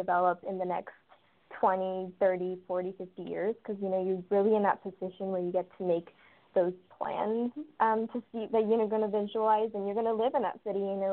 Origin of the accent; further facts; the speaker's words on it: Los Angeles, California, United States; So back to my background, I grew up in Los Angeles. It's a very car-oriented city